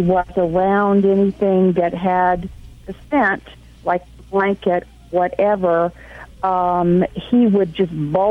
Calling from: Dana Point, California, United States; I'm calling from Dana Point, California.

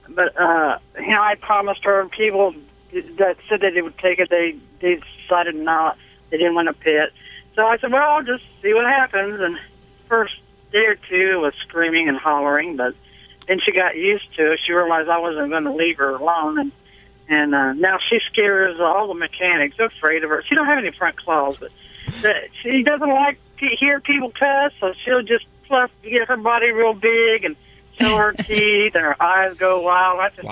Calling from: Conway, Missouri, United States; Conway, Missouri. I'm a truck driver.

